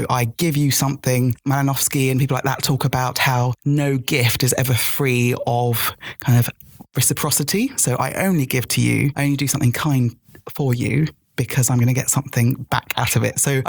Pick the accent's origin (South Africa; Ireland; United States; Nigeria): Nigeria; Lagos; born there; I was born in Lagos. I think it's one of the most populous cities in the world.